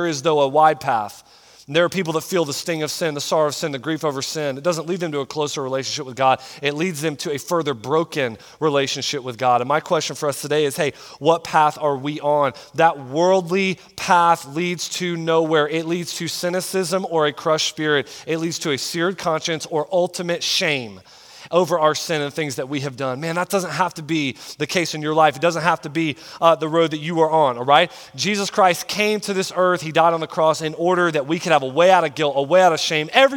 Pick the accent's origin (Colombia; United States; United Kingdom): United States; Florida; You guys know, if you've been around our channel for a while, that I am from Florida.